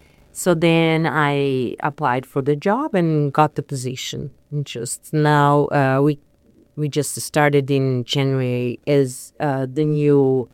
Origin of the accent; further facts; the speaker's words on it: Brazil; now in Olympia, United States; I'm originally from Brazil, and in Brazil, I went to college, radio and television. And when I moved to U.S., I wanted to work at public access stations. So when I got to Olympia